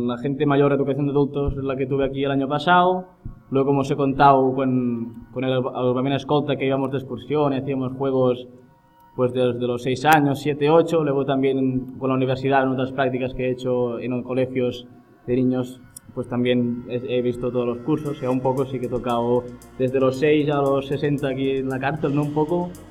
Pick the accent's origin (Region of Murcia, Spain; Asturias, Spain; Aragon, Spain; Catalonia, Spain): Catalonia, Spain; Reus; also born or lived in Barcelona; el hecho de que yo soy de Reus y he estado 4 años por Barcelona y alrededores